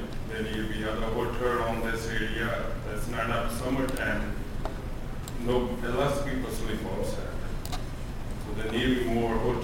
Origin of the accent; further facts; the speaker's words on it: England, United Kingdom; I'm an English boy.